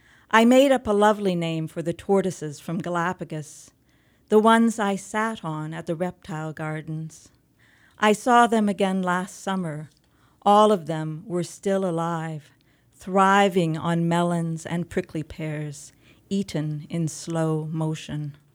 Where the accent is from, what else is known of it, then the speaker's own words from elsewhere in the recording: Iowa, United States; I should perhaps say that I grew up in Iowa, and I grew up in a place about 2 hours south of Lake Wobegon